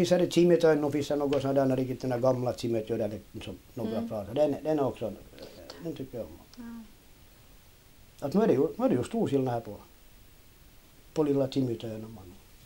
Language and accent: Swedish; Dragsfjärd, Southwest Finland, Finland; accent: Dragsfjärd dialect; Jag hoppas jag pratar dragsvensk dialekt.